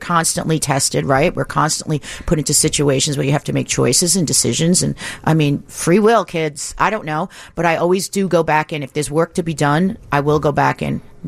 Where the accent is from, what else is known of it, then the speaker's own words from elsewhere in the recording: New York, United States; I was born and raised in New York, and I could not have a child there.